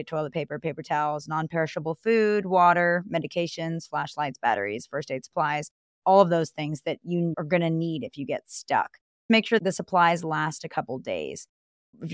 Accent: Georgia, United States; because I'm not from Florida. So when a hurricane comes, I'm like, I'm leaving. So I drive home to Georgia

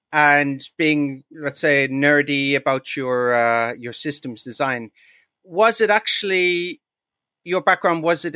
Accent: Ireland; Growing up in Ireland in the 80s

